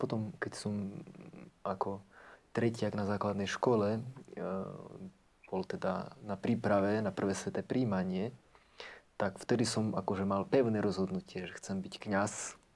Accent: Jabloň, Prešov Region, Slovakia; Tak pochádzam z takej maličkej dedinky, volá sa Jabloň, ako ten strom. Je veľmi pekná a teda je to na východe Slovenska, pomerne ďaleko od Bratislavy. Pochádzam z veriacej rodiny, katolíckej, praktizujúcej.

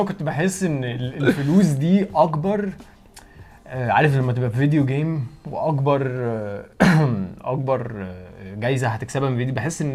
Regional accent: Egypt; بس كواحد مصري انا مش حاسس ان في بيننا وبين الفراعنه حاجات كتيره النهارده

